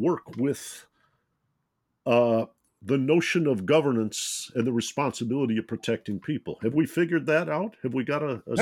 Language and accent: English; Detroit, Michigan, United States; that I'm from Detroit, Michigan